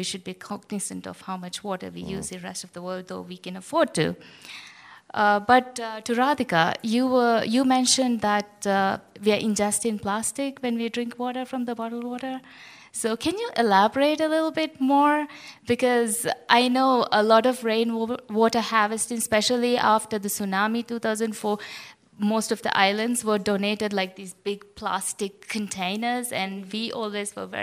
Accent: Maldives; I'm from the Maldives.

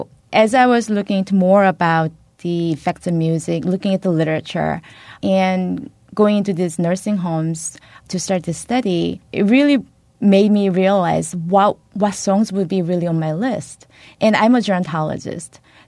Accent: South Korea; You will be whatever you will be, my mom would tell me when I was a teenager growing up in South Korea.

